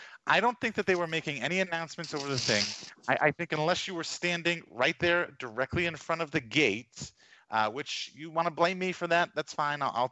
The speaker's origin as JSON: {"language": "English", "region": "New York", "country": "United States", "said": "I mean, I'll preface this by saying, you know, I'm from New York and I went to college in New Orleans."}